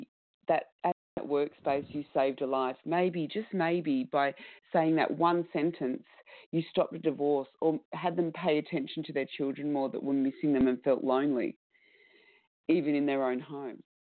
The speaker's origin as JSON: {"language": "English", "country": "Australia", "accent": "Australian", "said": "my Australian accent."}